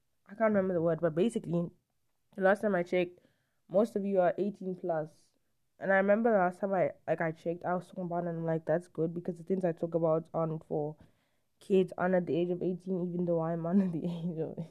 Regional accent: South Africa; Because I am South African, like, I grew up in South Africa.

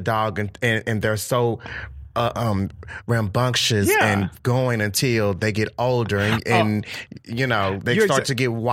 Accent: Texas, United States; You know I'm from Texas and a sailor, okay?

